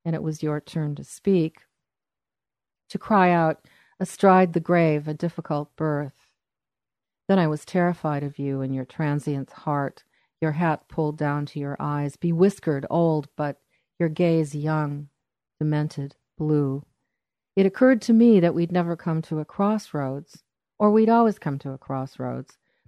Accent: Saint Paul, Minnesota, United States; I was born in St. Paul, and grew up in St. Paul, Minneapolis, in Minnesota.

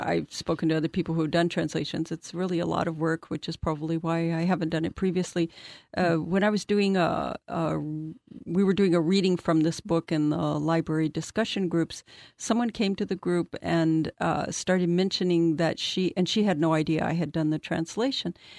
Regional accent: Mexico; although I've been in Spain, I did not grow up there as I grew up in Mexico.

